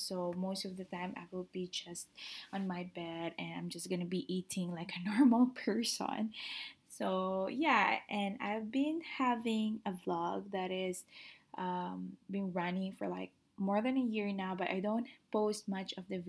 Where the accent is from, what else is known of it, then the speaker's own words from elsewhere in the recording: Philippines; So yeah, so I came from the Philippines. I am made and raised in the Philippines. I'm very proud Filipina, and I love my country